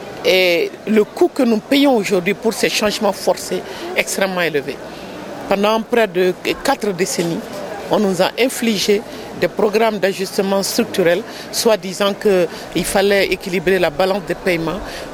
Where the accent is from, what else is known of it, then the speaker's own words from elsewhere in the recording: Mali; je suis du Mali.